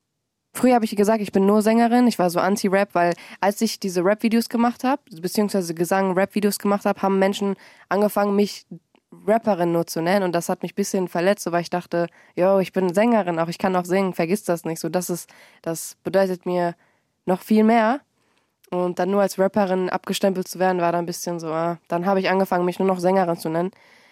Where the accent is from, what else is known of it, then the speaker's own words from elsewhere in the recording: North Rhine-Westphalia, Germany; Ich bin 19 Jahre alt. Ich komme tatsächlich aus einem Dorf. Im Sauerland, so ganz isoliert